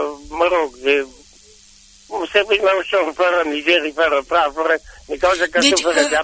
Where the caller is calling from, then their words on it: Albești, Romania; de la Albești.